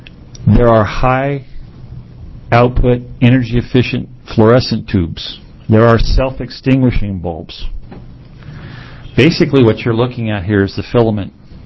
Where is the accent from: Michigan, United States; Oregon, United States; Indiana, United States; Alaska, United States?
Oregon, United States; Westland; I'm from Westland, Oregon.